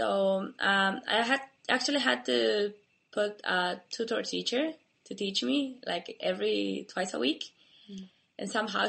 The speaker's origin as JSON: {"language": "English", "country": "Brazil", "second_language": "English", "said": "from Brazil."}